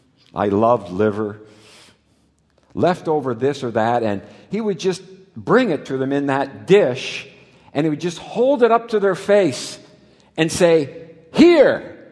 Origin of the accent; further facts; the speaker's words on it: Canada; also born or lived in Netherlands; My family, growing up in Canada